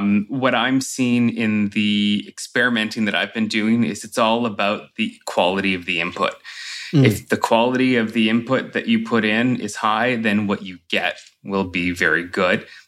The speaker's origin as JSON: {"language": "English", "town": "Sudbury", "region": "Ontario", "country": "Canada", "tie": "born or raised there", "said": "I took a summer job working for a music festival where I grew up in Sudbury called La Nuit sur l'État, which was a concert series in support of Francophone Ontarian artists."}